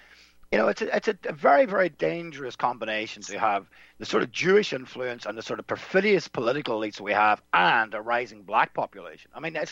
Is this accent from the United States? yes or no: no; Northern Ireland, United Kingdom; And I come from Northern Ireland